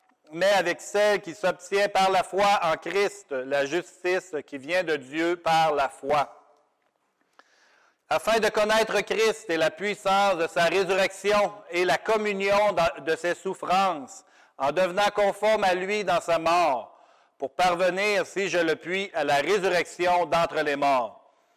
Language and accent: French; Sainte-Marie, Quebec, Canada; je suis natif de Sainte-Marie. j'ai grandi ici, puis plusieurs d'entre vous me connaissaient depuis que je suis tout jeune